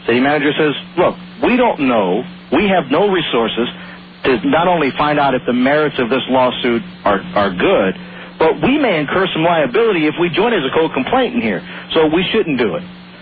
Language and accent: English; Ohio, United States; I'm from Ohio originally. I can vouch for that.